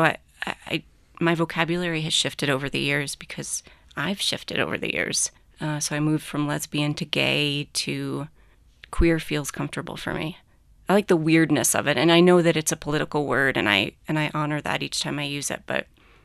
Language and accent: English; New Jersey, United States; I hesitantly grew up in New Jersey, and I was surrounded by concrete and strip malls.